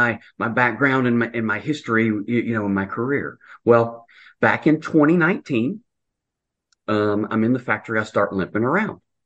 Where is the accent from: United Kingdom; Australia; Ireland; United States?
United States; Louisiana; Well, I'm originally from North Louisiana, and so I consider myself a little bit redneck with a bit of Southern charm in there.